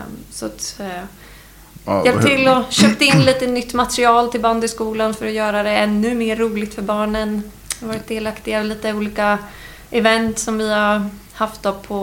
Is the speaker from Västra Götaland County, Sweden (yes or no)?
no; Edsbyn, Gävleborg County, Sweden; de hade hört att jag kom från Edsbyn